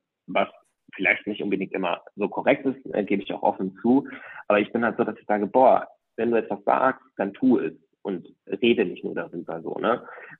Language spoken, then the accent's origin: German; Greece; Meine Eltern haben ein griechisches Restaurant. Ich bin ja Grieche.